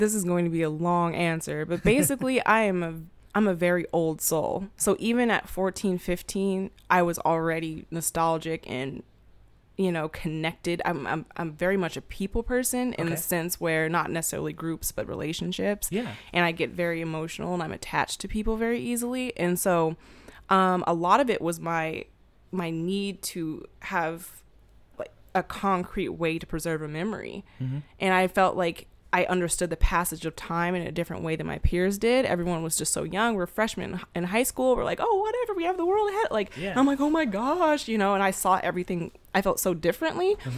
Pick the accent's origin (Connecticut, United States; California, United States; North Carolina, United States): California, United States; I am from California, and you know, some of my really odd life-shaping experiences do come from California in a way.